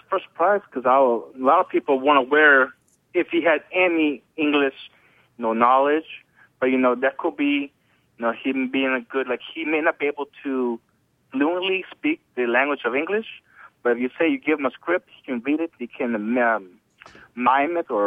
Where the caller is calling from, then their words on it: Dallas, Texas, United States; from Dallas, Texas.